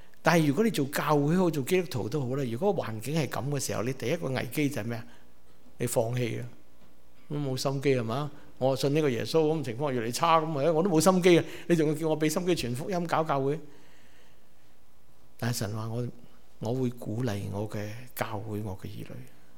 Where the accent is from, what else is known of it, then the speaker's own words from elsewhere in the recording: Canada; 我们是加拿大人，拿着护照